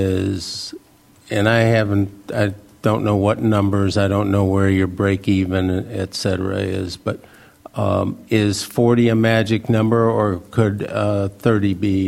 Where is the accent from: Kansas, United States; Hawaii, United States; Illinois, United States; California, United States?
Illinois, United States; Chicago; When I was growing up in Chicago just a few years ago, there was a busy bee in the neighborhood, but it was not a daycare center.